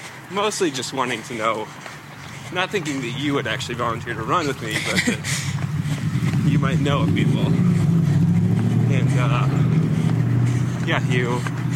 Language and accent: English; St. Louis, Missouri, United States; also born or lived in Southern California; I'm from St. Louis originally, so I have friends and family here, but no one that runs or still runs.